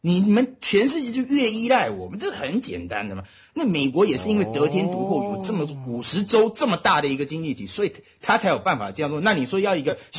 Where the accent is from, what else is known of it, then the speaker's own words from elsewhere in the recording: Taiwan; now in United States; 那时候我们从台湾来嘛